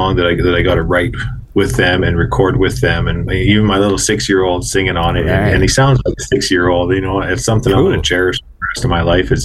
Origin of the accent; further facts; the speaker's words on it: Saskatchewan, Canada; now in Leader, Canada; Living in Leader, Saskatchewan. And my hometown is actually in Pierce Land, Saskatchewan, the northern part of the province. But I've been down here for a better part of 20 years